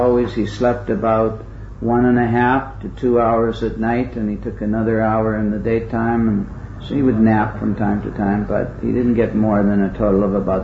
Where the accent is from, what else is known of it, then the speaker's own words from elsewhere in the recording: Canada; I'm Canadian, so, you know, Canadians always go up to Alaska every once in a while or something.